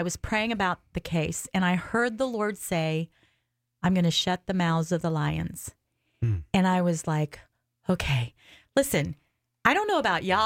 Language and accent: English; Missouri, United States; Missouri was also fighting, and I'm from Missouri, so that's where I had my first abortion.